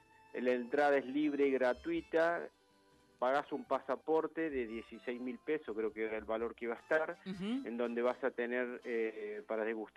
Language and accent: Spanish; Córdoba, Argentina; now in Neuquén, Argentina; Y ya soy patagónico. En realidad yo soy de Córdoba.